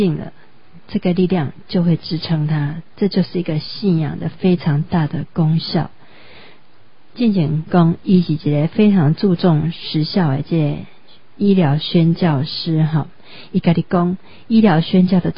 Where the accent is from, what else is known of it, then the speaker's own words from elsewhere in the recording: Taiwan; 因为我们台湾人都拜祖先家乡拜拜，如果没敬祖先是罪大恶极